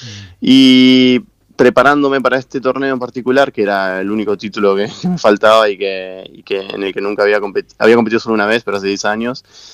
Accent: Rosario, Santa Fe, Argentina; soy de Rosario

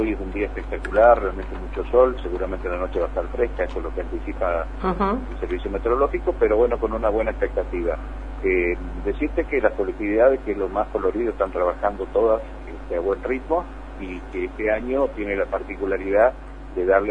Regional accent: Chaco, Argentina; todos somos argentinos, la mayoría hemos nacido aquí

